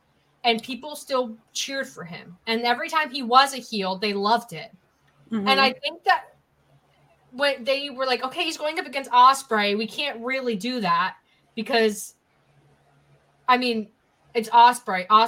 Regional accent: United States; I'm an American. We don't know that much about our government.

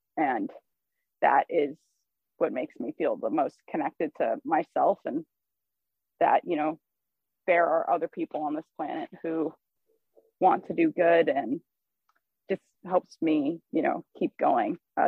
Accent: Los Angeles, California, United States; I'm from Los Angeles, and I've lived such like a privileged experience.

